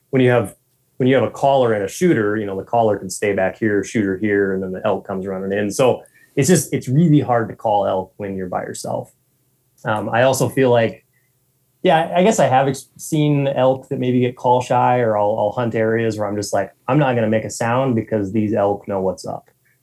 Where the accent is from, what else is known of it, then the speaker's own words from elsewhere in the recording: Helena, Montana, United States; And prior to that, I grew up in Helena, Montana, which is only 2 hours from here. Okay. So born and raised and stayed in Montana.